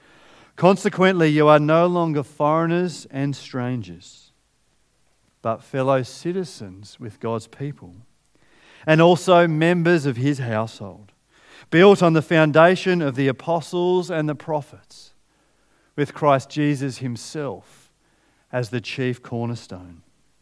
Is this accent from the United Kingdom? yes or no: no; Australia; I'm an Australian citizen